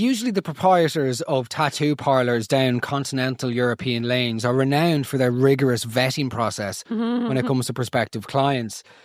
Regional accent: Ireland; Growing up in Ireland as a male

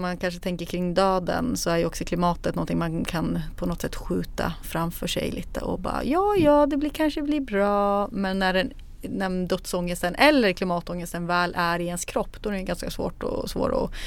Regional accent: Sundsvall, Västernorrland County, Sweden; jag är från Sundsvall.

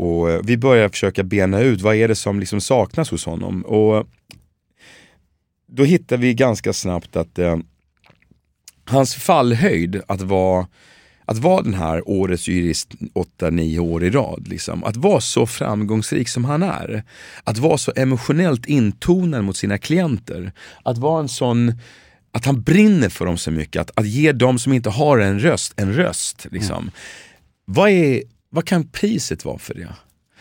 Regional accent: Skåne, Sweden; accent: Scanian; Men där, vårt samarbete är också mycket lättare på skånska att prata.

